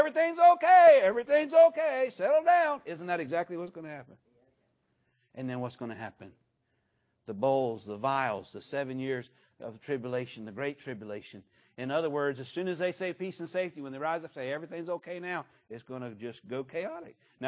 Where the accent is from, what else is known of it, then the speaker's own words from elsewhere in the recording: Pahokee, Florida, United States; Brother Sam, I'm from Pahokee, and so anything that just needs to come down to simple terms, we just take it back to Pahokee translation